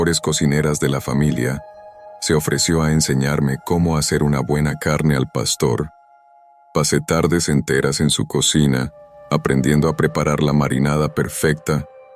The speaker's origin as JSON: {"language": "Spanish", "region": "Mexico City", "country": "Mexico", "tie": "born or raised there", "said": "Crecí en la Ciudad de México, donde los tacos no son solo comida, son un ritual, una parte esencial de la vida."}